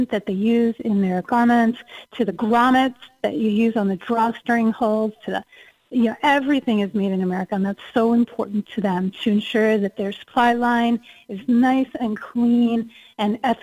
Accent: Philadelphia, Pennsylvania, United States; now in Boston, United States; I'm actually from Philadelphia. When I moved to Boston, I didn't know anything about this place.

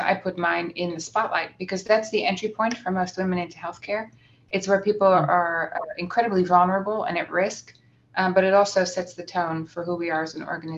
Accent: Netherlands; now in United States; in the United States, I'm from Holland originally.

